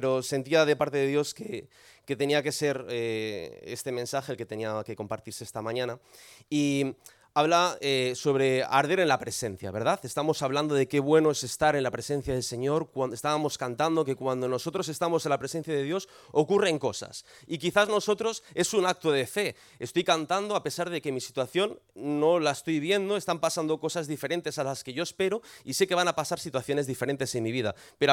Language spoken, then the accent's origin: Spanish; Santiago de Compostela, Galicia, Spain; todos mis recuerdos, mi infancia, mi adolescencia fue aquí en Santiago